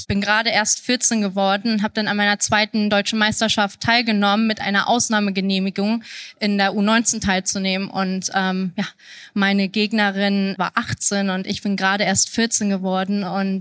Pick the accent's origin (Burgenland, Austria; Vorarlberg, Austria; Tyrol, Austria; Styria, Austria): Tyrol, Austria; Kitzbühel; Ich habe damals den größten Teil meiner Kindheit in Österreich verbracht, in Kitzbühel